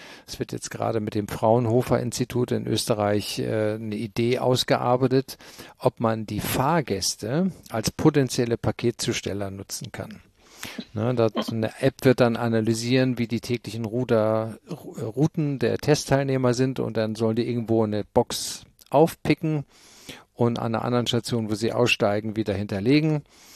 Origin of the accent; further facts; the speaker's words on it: Germany; berichte ich jetzt mal als Deutscher